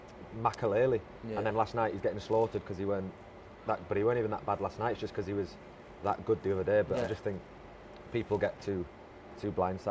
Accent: England, United Kingdom; Mate, I'm English and I was desperate for a Scotland goal to see this place go off last night.

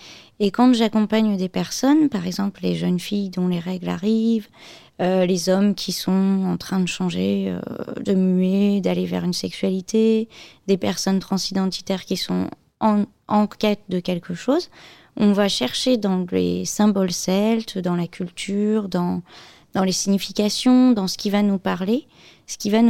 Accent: Auvergne-Rhône-Alpes, France; En fait, je suis auvergnate, et donc l'Auvergne, c'est une terre celte avec tout le massif d'Armorique.

